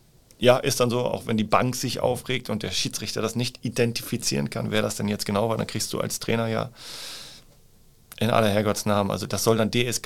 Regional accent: Northern Germany, Germany; Ich bin ja als Hanseat, als Norddeutscher, ich freue mich dann häufig auch eher nach innen.

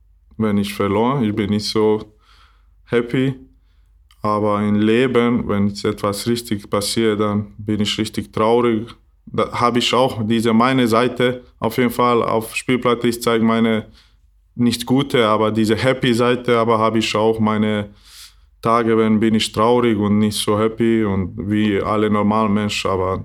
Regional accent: Maglaj, Federation of Bosnia and Herzegovina, Bosnia & Herzegovina; German is a second language; Ich bin nicht aus Doboj, weil ich bin aus Maglaj. Das ist ein kleines Ort in Mitte Bosnien. Aber habe ich in Doboj geboren, wenn da war Krankenhaus. In meiner Stadt gibt es nicht richtige Krankenhaus.

